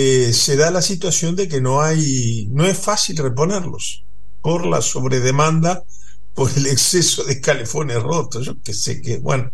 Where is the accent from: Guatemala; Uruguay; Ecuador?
Uruguay; me parece que siendo uruguayo y queriendo tanto a la Argentina